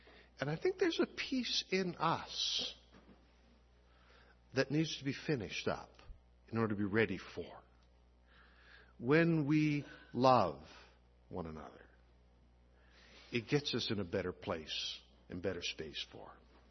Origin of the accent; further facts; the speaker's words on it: Scotland, United Kingdom; I'm Scottish, and they accuse us of being tough.